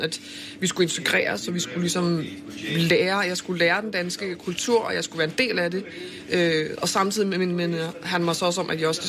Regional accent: Avedøre, Capital Region of Denmark, Denmark; den barnepige jeg voksede op hos i Avedøre, ikke så langt væk herfra

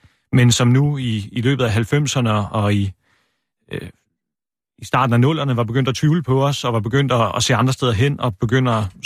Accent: Gæsted, Region of Southern Denmark, Denmark; jeg er vokset op blandt Blå Bjarne i Gæsted uden for Fredericia, hvor jeg kommer fra.

